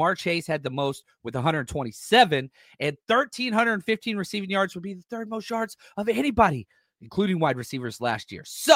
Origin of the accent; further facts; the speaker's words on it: the South, United States; Oh man, dude, I grew up in the South, man.